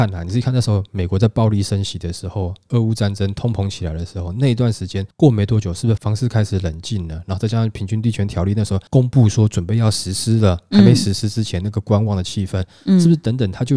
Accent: Taiwan; 尤其我们台湾人又不是像那国外那种，就是你开几个小时去买个菜你都能接受，不可能啊。

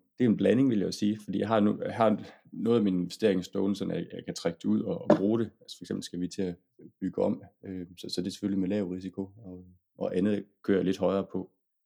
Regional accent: North Denmark Region, Denmark; nu er jeg oprindelig nordjyde

